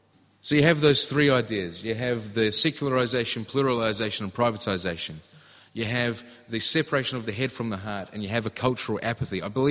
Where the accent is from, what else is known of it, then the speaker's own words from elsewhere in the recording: Scotland, United Kingdom; I'm Scottish originally, but recently I've had the opportunity to be back in the UK and spend some time there. I was based in England, which is slightly different culturally to Scotland.